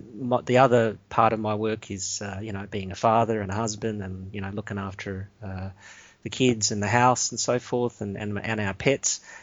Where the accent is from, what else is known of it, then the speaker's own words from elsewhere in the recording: Australia; So I'm an Australian doctor.